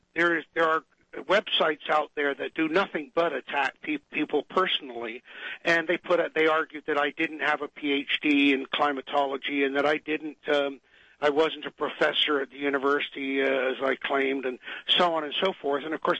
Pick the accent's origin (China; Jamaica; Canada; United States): Canada; one of the difficulties that I have being a Canadian citizen is that Canada does not have freedom of speech.